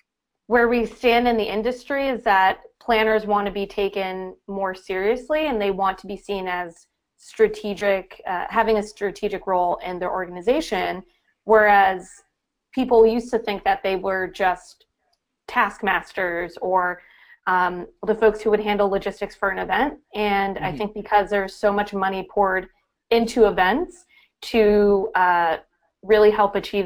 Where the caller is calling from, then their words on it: Washington, District of Columbia, United States; And then I'm joining from Washington, D.C.